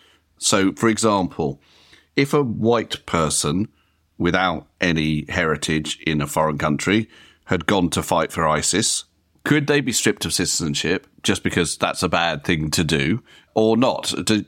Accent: United States; because I am American, if I did something terrible, I could be sent to America, I presume

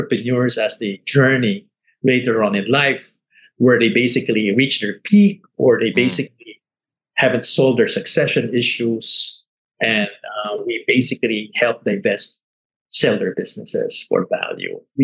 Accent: Manila, Metro Manila, Philippines; I'm from Manila, which was a very dark time when I finished school.

